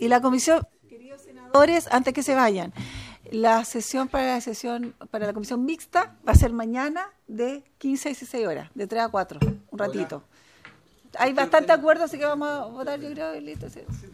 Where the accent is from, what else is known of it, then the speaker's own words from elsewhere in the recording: Cabrero, Biobío, Chile; yo vengo a un municipio de Cabrero, que es 20.000 habitantes, era concejala